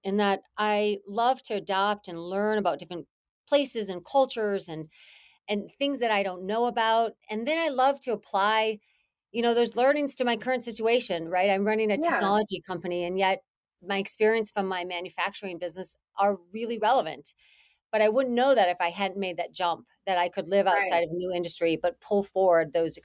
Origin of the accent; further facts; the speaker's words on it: Green Bay, Wisconsin, United States; I grew up in Green Bay, Wisconsin. It was a wonderful place to have a childhood.